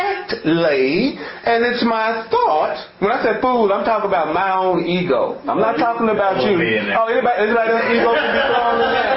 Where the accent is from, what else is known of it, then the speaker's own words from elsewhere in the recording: the South, United States; I'm sorry, I'm from the South.